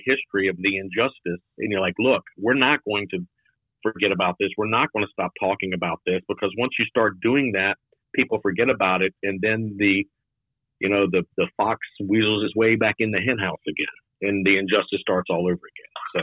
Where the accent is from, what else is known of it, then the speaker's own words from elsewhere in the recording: Raleigh, North Carolina, United States; I was born and raised in Raleigh.